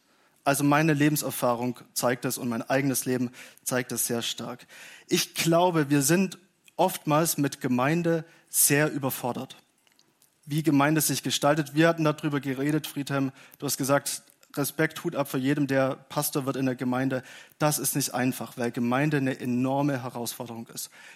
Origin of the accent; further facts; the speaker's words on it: Baden-Württemberg, Germany; Aber ich bin auch Schwabe.